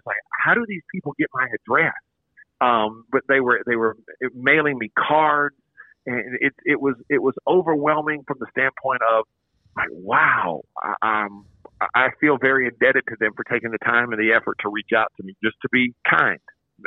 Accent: Louisiana, United States; I grew up in Louisiana.

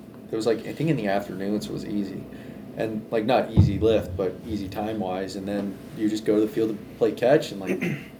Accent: Boca Raton, Florida, United States; And I grew up in Boca, like a lot of people in that area.

